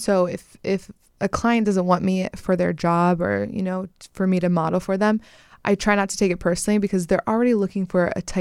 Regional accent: Pennsylvania, United States; now in Los Angeles, United States; I am originally from Pennsylvania.

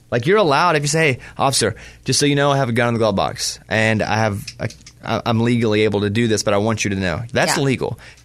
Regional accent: the South, United States; Listen, I grew up in the South. We went to school with pocket knives.

